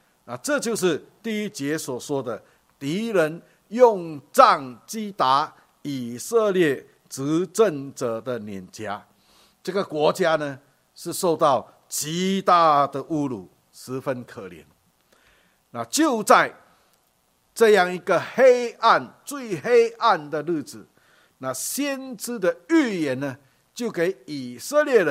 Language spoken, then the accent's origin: Chinese; Singapore; 来呢，啊，来自一个小小的新加坡啊。我记得我刚来的时候，我跟一个洋人啊。分享我是从新加坡来的哈